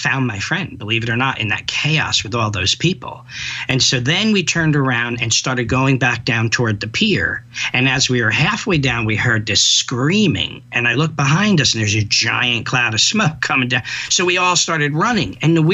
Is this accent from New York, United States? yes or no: yes; New York, United States; I mean, I'm a New Yorker, right?